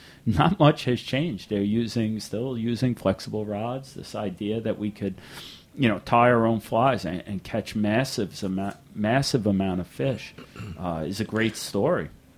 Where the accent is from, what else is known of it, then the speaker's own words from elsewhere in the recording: New York, United States; We grew up on Long Island, Connecticut River State Park, and this place was famous for its fly fishing.